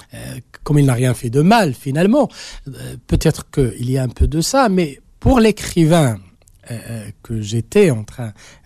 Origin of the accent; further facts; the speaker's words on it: Essaouira, Marrakesh-Safi, Morocco; moi, je suis originaire des Essaouira